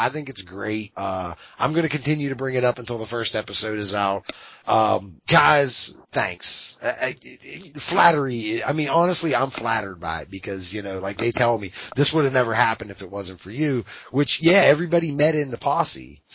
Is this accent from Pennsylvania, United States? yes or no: yes; Pittsburgh, Pennsylvania, United States; My hometown.